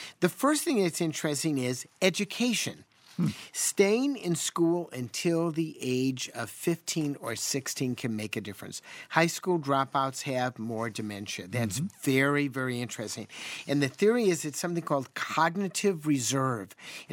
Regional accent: Chicago, Illinois, United States; Now, I am from Chicago, so I start with a deficit, being from the Windy City.

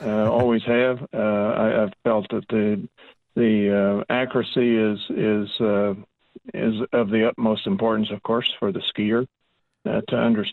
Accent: Colorado, United States; I grew up in Colorado, so I've done a lot of hiking as a kid and hunting in the mountains

